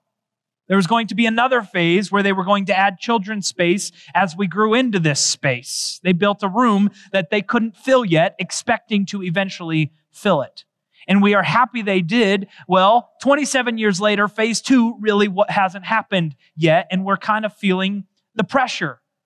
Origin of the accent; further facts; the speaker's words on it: Olathe, Kansas, United States; I grew up in Olathe, Kansas.